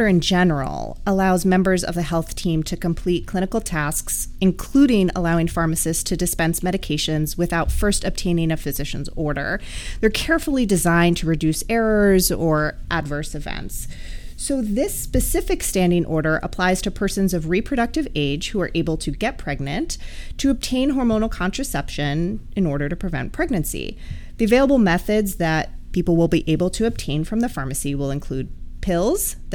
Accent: New York, United States; I was born and raised in New York. I went to college, medical school, and obtained my master's in public health here in New York.

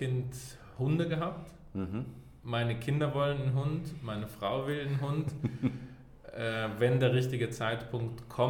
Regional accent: Colombia; Also eben, ich bin in Kolumbien aufgewachsen.

